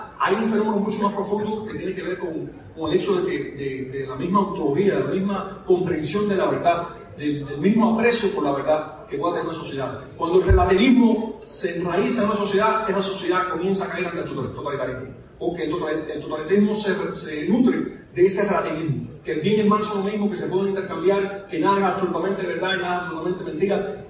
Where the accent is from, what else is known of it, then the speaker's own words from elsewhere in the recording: Cuba; Y esa como cubano, comprender cómo nos victimizaron con esa doctrina de la mentira